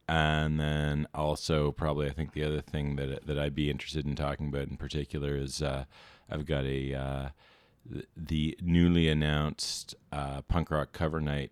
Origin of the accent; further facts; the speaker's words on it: Toronto, Ontario, Canada; moved away; Toronto, like, so growing up in Toronto